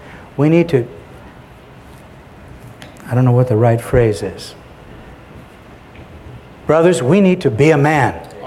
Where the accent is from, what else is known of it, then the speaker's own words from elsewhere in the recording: Ferguson, Missouri, United States; I come from a very divided city. I grew up in Ferguson, Missouri.